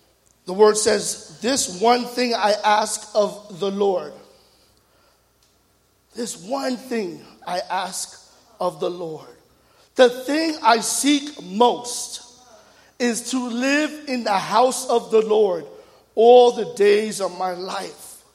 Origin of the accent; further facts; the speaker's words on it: New York, United States; So I'm from New York. I don't like to waste any time.